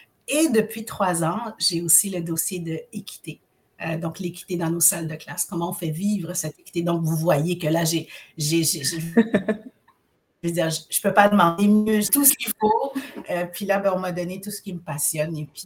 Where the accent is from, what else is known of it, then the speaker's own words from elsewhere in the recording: Ontario, Canada; Je suis franco-ontarienne et noire et femme. Franco-ontarienne et noire et femme et maman.